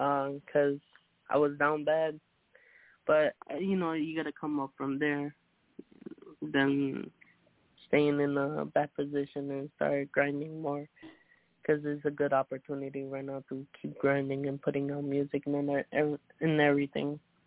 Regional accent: Florida, United States; I'm from Florida.

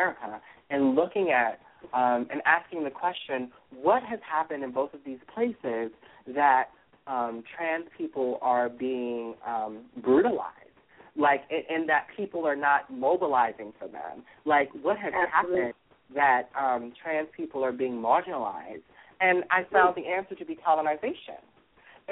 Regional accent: Baltimore, Maryland, United States; and two in Baltimore, which is my hometown.

